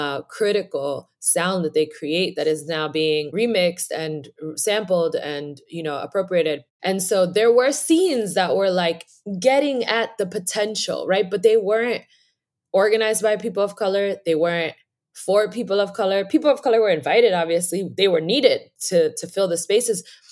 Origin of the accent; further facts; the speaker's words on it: New York City, New York, United States; I am from New York City. Born in Harlem